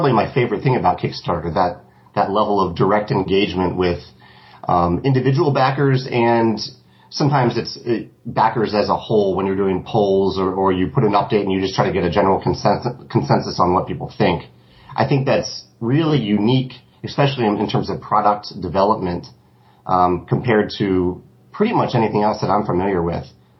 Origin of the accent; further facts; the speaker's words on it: Richmond, Virginia, United States; Well, yeah, I grew up in Richmond, Virginia, or Chesterfield, Virginia.